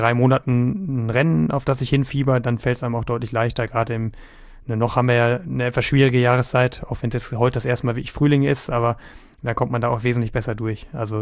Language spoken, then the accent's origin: German; Hannover, Lower Saxony, Germany; dritte Chance dann eben bei uns zu Hause in Hannover